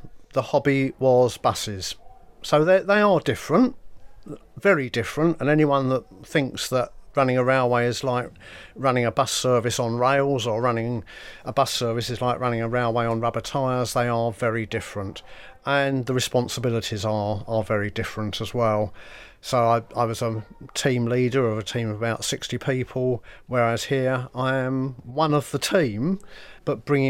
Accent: Ilford, London, United Kingdom; where I grew up in Ilford in East London, our house was on a bus terminus.

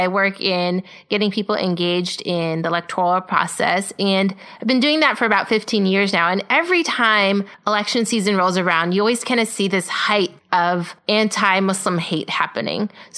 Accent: California, United States; so I grew up in Southern California. I actually grew up in the burbs where there's a lot of cows because there's dairy farms.

